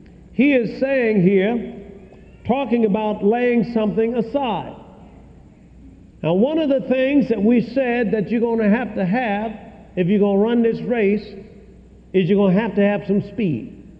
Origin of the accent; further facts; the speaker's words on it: Tuskegee, Alabama, United States; I remember when I was brought up down in Tuskegee, Alabama